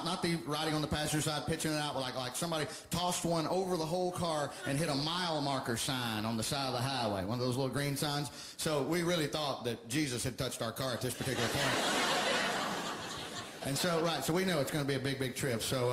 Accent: Alabama, United States; where are you from again? I'm like, Alabama.

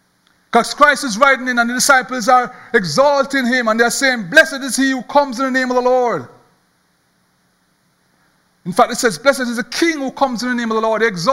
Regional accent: Jamaica; I'm from Jamaica

